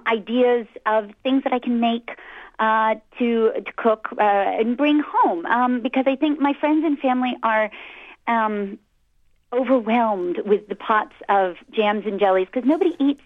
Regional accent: New Jersey, United States; moved away as an adult; now in Geneva, Switzerland; No, I'm born and bred in New Jersey, but have been living over here in Europe, various places in Europe, since 2001, and working over here.

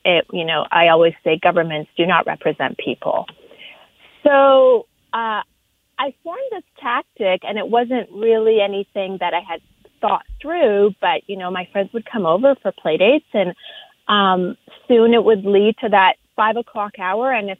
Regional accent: Canada; now in Los Angeles, United States; growing up in Canada

